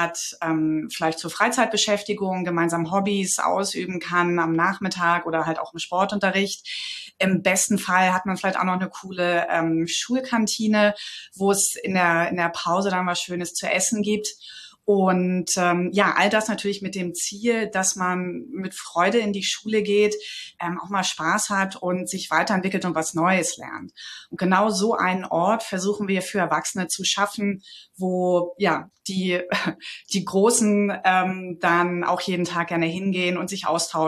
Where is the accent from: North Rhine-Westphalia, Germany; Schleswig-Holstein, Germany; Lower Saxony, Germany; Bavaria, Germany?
Schleswig-Holstein, Germany; Kiel; deswegen ist das neben meiner Heimat Kiel so meine zweite Heimat und meine zweite Lieblingsstadt in Deutschland